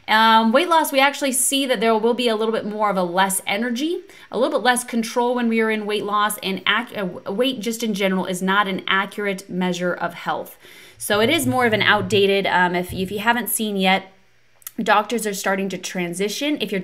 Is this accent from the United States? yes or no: yes; Utah, United States; also born or lived in California; And I am from Southern Utah. I originally lived out, originally from Utah, and then I moved to California, and now I'm back in Utah.